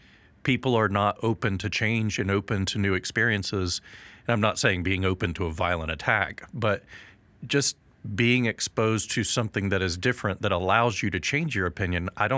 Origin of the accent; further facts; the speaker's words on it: Iran; I grew up in Iran for a significant period of time